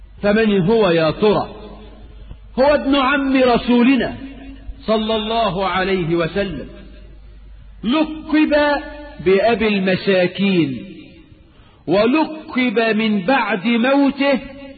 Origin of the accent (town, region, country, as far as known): Egypt